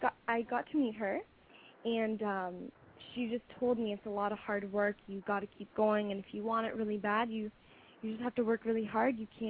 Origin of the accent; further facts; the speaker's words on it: Muncey, Ontario, Canada; I am Native, and so is … I'm from Chippewa of the Thames First Nation, Muncie, Ontario.